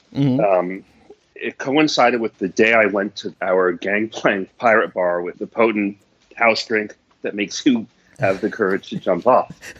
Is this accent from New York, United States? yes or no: yes; New York City, New York, United States; again, I'm a New Yorker, they were like New York City good.